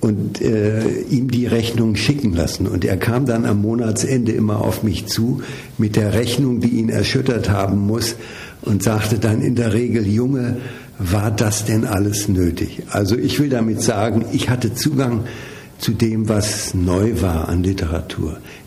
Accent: Essen, North Rhine-Westphalia, Germany; Ich bin in Essen groß geworden. Also in einer Stadt mitten im Ruhrgebiet

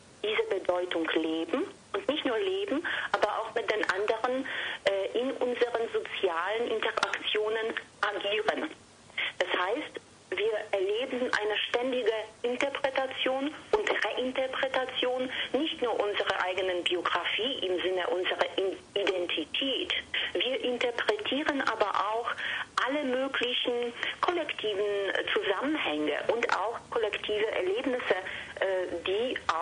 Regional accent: Warmian-Masurian Voivodeship, Poland; Ich bin in Polen, in Ostpreußen aufgewachsen, geboren und aufgewachsen.

